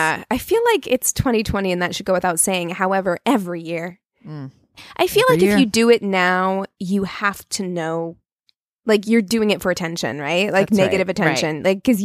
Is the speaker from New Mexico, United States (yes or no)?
yes; New Mexico, United States; born there; we moved here from the Southwest. Like, I was born in New Mexico.